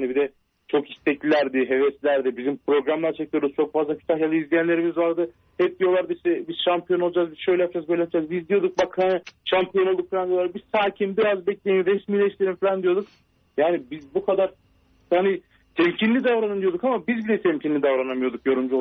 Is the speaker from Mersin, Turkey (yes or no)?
yes; Silifke, Mersin, Turkey; böyle bir travma benim memleketimin takımı Silifke Belediyespor yaşattı.